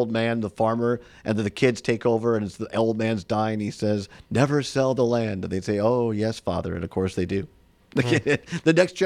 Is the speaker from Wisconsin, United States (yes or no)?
yes; Richland Center, Wisconsin, United States; I grew up in Richland Center, and we used to drive over to that Ace Hardware because my grandparents were farmers